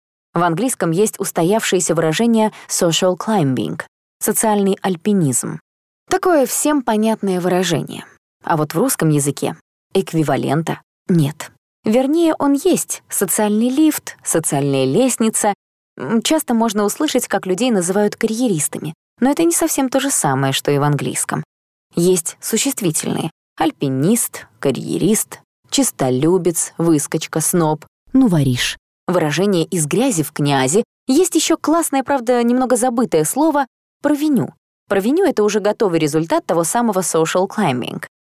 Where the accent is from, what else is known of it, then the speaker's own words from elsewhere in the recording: Moscow, Russia; now in London, United Kingdom; Мы, москвичи, всегда смотрели на лимитчиков немного свысока, ощущая себя местной элитой. И только переехав в Лондон, я ощутила все это на собственной шкуре.